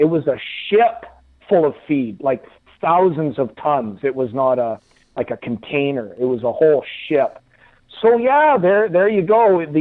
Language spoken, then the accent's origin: English; Saskatchewan, Canada; Now, I grew up in Saskatchewan. I can tell you, we don't grow corn up in Saskatchewan.